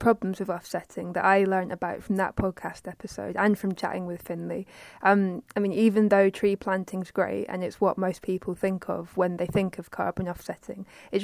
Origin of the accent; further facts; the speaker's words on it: London, United Kingdom; Well, I grew up in London